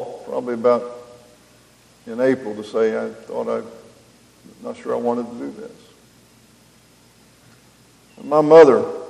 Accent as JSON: {"language": "English", "town": "Williams", "region": "Indiana", "country": "United States", "tie": "born or raised there", "said": "I was encouraged by the elders where I grew up in Williams, Indiana, a small group just outside of Bedford to do some speaking."}